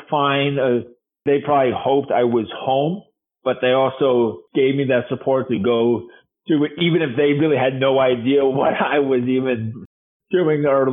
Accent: Northeast, United States; I think growing up in the Northeast and having the friends that I had, the mindset I had wasn't a normal person

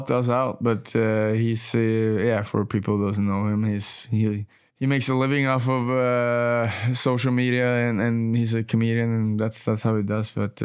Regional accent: New York, United States; also born or lived in Dallas; Obviously, I was a young kid growing up in New York. A lot of fun stuff happening for a young kid in New York.

